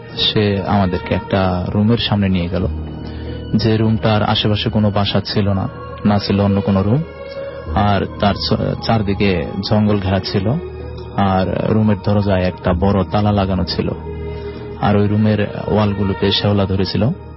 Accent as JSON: {"language": "Bangla", "town": "Madhupur", "region": "Dhaka Division", "country": "Bangladesh", "said": "আমি এসেছি টাঙ্গাইল মধুপুর থেকে"}